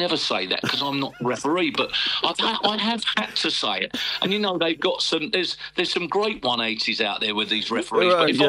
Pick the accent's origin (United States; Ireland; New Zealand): Ireland; your great-grandfather came over and I suppose that makes you as much a paddy as me